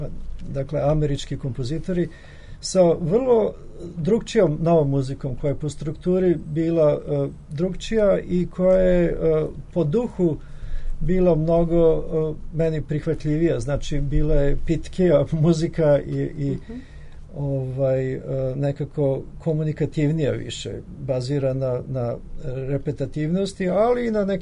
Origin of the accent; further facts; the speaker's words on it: Belgrade, Serbia; moved away; krajem 70-ih godina ja sam iz Beograda otišao u Pariz